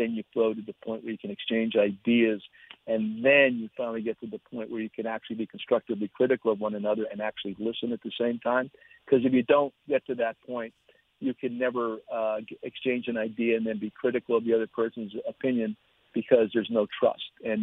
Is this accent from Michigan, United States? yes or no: no; Pennsylvania, United States; I'm Polish from Eastern Pennsylvania.